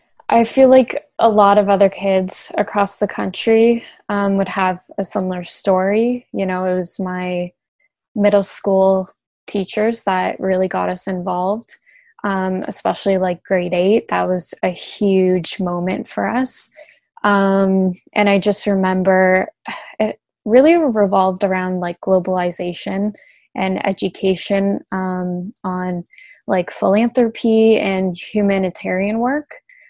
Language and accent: English; Guelph, Ontario, Canada; also born or lived in Toronto; I was born and raised in Guelph. Basically, lived here my whole life. And I went to live in Toronto for, 4 or 5 years for school to complete my diploma. And then, I moved back now with COVID